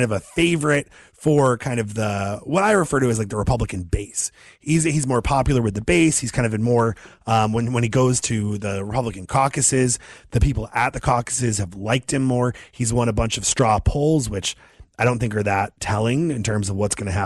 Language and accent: English; Maine, United States; I know I'm from Maine, and so I care about Maine politics.